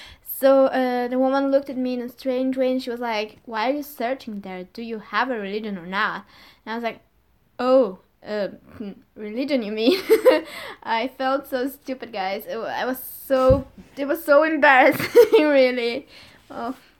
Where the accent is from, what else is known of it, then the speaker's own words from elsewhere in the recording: Bulgaria; English is a second language; now in Düsseldorf, Germany; I'm also studying at the Heinrich Heine University, and I'm actually being a student abroad right now, as I come from Bulgaria, as you said.